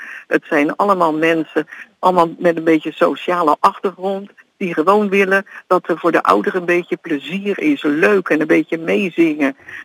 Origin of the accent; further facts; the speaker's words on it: Rotterdam, South Holland, Netherlands; Want ik ben een Rotterdammer